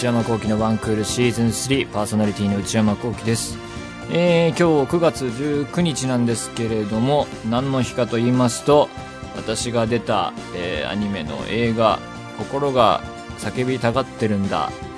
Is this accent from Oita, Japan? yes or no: no; Saitama, Japan; 私埼玉県出身なんですけど初めて行きまして